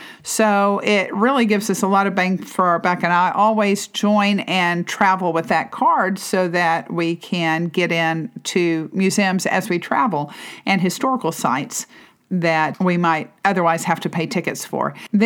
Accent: Dallas, Texas, United States; now in Tyler, United States; I grew up in Dallas, and so the State Fair of Texas is in Dallas

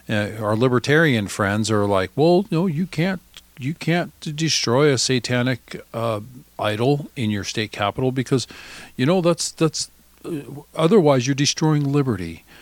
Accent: Scotland, United Kingdom; I'm Scottish.

